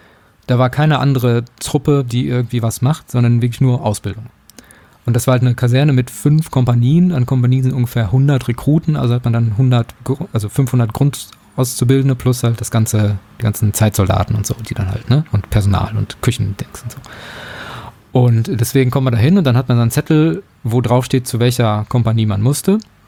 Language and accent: German; Lippstadt, North Rhine-Westphalia, Germany; also ich bin in Lippstadt aufgewachsen